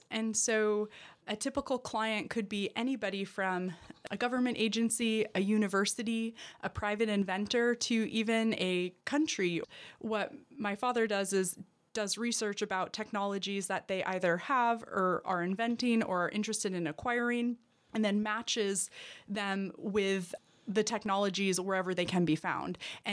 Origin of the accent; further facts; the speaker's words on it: Port Townsend, Washington, United States; I wasn't born here, but I did grow up here. My family moved here when I was about 4 years old.